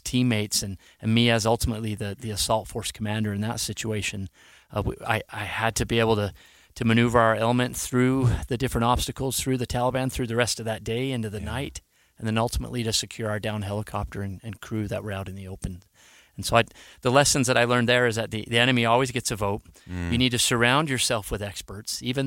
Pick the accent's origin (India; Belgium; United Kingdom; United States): United States; Roosevelt, Utah; moved away as an adult; I'm born and raised in Roosevelt, Utah, Utah native.